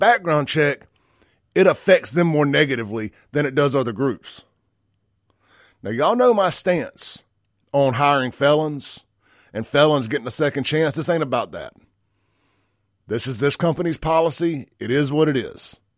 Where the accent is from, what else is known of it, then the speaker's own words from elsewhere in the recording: Scranton, Pennsylvania, United States; But I'm cussing Chakwe out because of what he's done to my hometown. So I understand Scranton folks being upset.